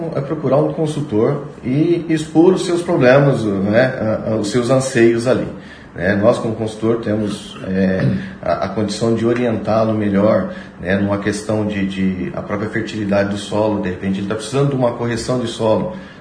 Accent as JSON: {"language": "Portuguese", "town": "Sabaldi", "country": "Brazil", "tie": "born there", "said": "Eu atuo na região ali de Sabaldi, ali, eu nasci em Sabaldi, então a gente conhece toda a região"}